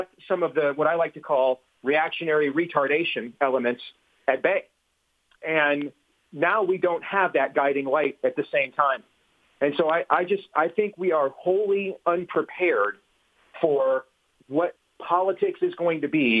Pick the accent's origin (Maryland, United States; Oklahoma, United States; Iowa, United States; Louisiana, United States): Iowa, United States; I could see a Democratic governor winning my home state of Iowa next year